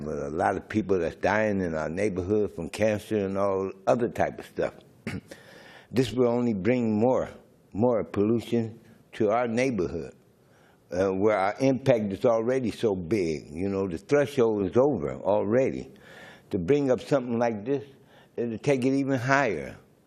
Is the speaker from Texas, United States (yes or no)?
no; San Francisco, California, United States; I grew up in Bayview, Hunters Point, since 1966. I was 6 years old. I'll be 65 this year